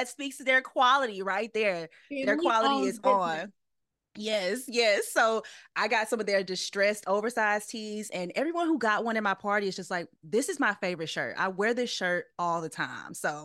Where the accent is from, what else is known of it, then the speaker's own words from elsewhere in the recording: Louisiana, United States; I like to use Louisiana hot sauce or Crystal hot sauce because I'm from Louisiana.